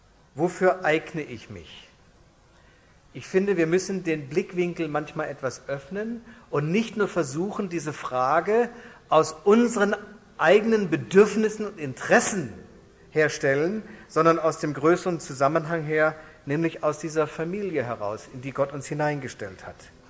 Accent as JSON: {"language": "German", "town": "Hanover", "region": "Lower Saxony", "country": "Germany", "said": "Ich bin Norddeutscher, aus Hannover."}